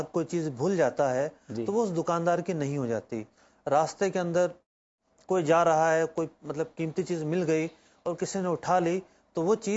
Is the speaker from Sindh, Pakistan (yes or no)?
yes; Jhuddo, Sindh, Pakistan; now in Karachi, Pakistan; میرا تعلق ڈسٹرکٹ میرپور خاص کا شہر ہے جڈو۔